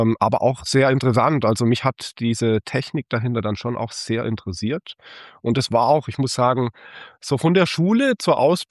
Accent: Haslach, Baden-Württemberg, Germany; Ja, bei uns in Haslach muss man schon sagen, ein wunderbares Städtchen mit sehr vielen Freizeitmöglichkeiten.

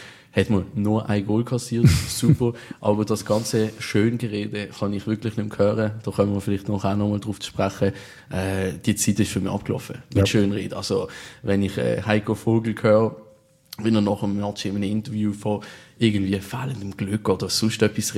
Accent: Basel, Basel-Stadt, Switzerland; als Basler

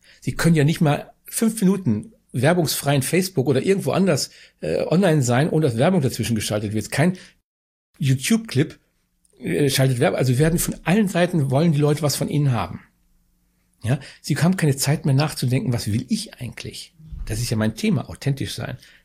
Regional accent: North Rhine-Westphalia, Germany; also born or lived in Bavaria; Ich bin eigentlich nur Ostwestfale

